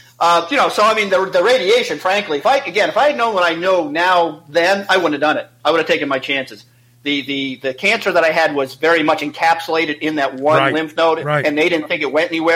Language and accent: English; Brooklyn, New York, United States; Again, we're from Brooklyn. You know, you tough it out, right? We don't wear our problems on our sleeves here, right?